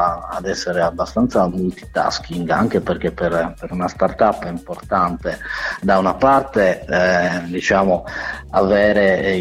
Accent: Sardinia, Italy; visto che noi siamo sardi, anche partendo dalla Sardegna.

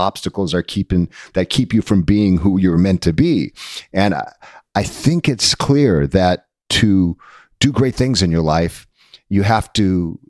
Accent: New England, United States; It's from, 'cause I'm from New England.

